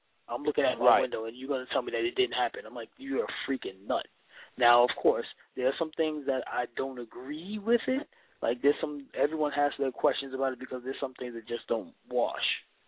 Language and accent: English; New York, United States; since I am from New York